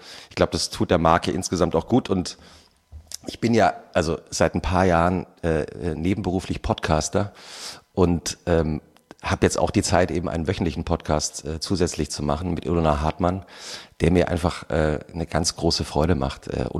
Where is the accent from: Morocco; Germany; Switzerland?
Germany; Also meine These ist, dass wir eigentlich als Deutsche ja immer so das Gefühl haben, es geht alles schief im Land.